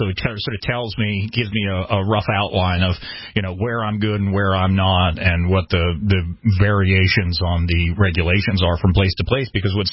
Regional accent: New York, United States; I mean, like, I'm from New York.

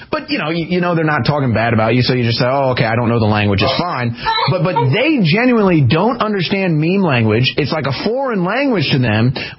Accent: Missouri, United States; because I'm from Missouri, and I know that Missouri people have a lot of pride.

